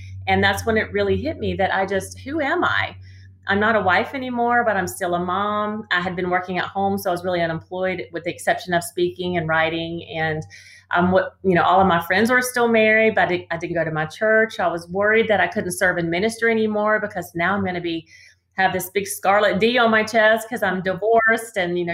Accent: Georgia, United States; also born or lived in North Carolina; Well, I grew up in Georgia, right outside of Atlanta. My dad got transferred a lot in his job. And so we moved several places in North Carolina

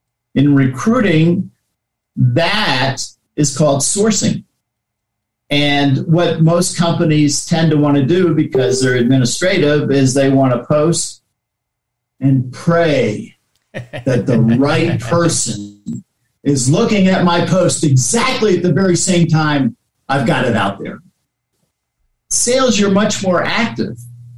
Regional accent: Washington, D.C. area, United States; I walked in, and I was a city kid. I was born in Washington, D.C., grew up just outside of D.C.

